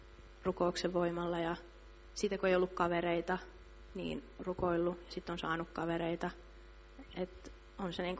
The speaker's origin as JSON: {"language": "Finnish", "town": "Seinäjoki", "region": "South Ostrobothnia", "country": "Finland", "tie": "born or raised there", "said": "Ja tulen Seinäjoelta, alun perin olen täältä, ja mun ikä on 19."}